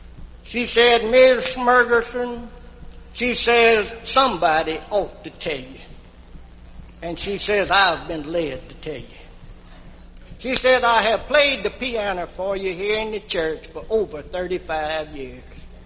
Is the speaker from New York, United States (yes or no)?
no; Texas, United States; I come from East Texas, and I've been taking a lot of kids.